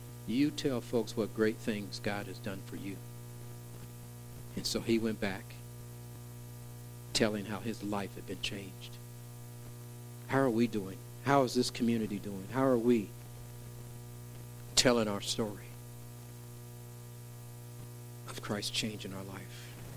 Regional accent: Russellville, Kentucky, United States; born there; I was in Kentucky. Russellville, Kentucky. I tell people I was born twice in Russellville. One in 54, do the math.

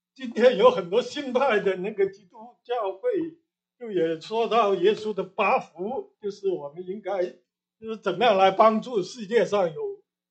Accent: China; 我们中国人最主要说的是什么福星高照啊，财源广进啊等等。

